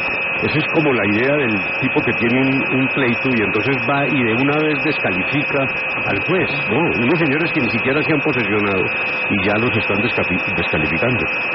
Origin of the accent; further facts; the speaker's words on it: Manzanares, Caldas, Colombia; born there; De Manizales. Yo nací en Manzanares, que es una población del oriente de Caldas.